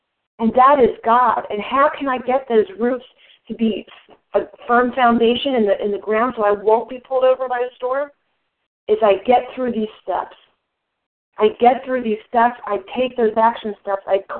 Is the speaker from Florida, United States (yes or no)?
no; New Jersey, United States; I'm from New Jersey, so Hurricane Sandy hit us real hard.